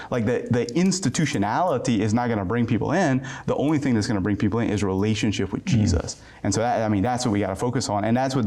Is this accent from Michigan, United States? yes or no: no; Louisiana, United States; Yeah, I'm just a Cajun boy from South Louisiana.